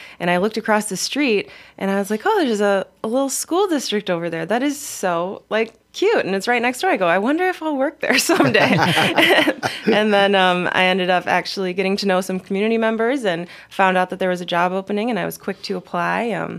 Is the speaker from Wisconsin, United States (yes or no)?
yes; Reedsburg, Wisconsin, United States; So I grew up in Reedsburg, Wisconsin, graduated from Reedsburg Area High School.